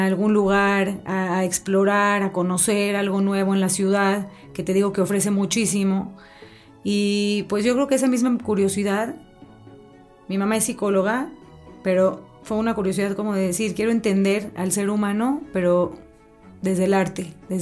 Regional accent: Mexico City, Mexico; soy de la Ciudad de México y bueno, la ciudad tendrá sus cosas, su tráfico, su smog. Sabemos que tiene sus retos, pero también tiene cosas maravillosas, como justamente las propuestas culturales. Así que la mayor parte de mi vida estuve en el Distrito

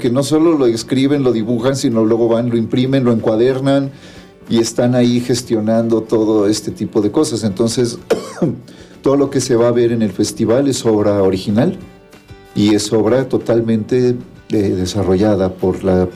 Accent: Cuernavaca, Morelos, Mexico; born there; yo nací aquí en Cuernavaca uh-huh. Hace 52 años

